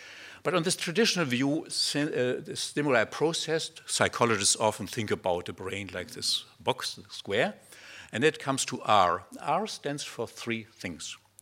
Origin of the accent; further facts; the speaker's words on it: Germany; accent: German; English is a second language; I should also say that English is not my first language. You hear that already. I have a wonderful German accent, I've been told.